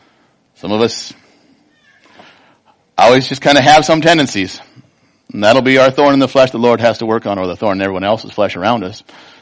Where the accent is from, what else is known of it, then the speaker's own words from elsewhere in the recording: Minnesota, United States; I grew up in Minnesota.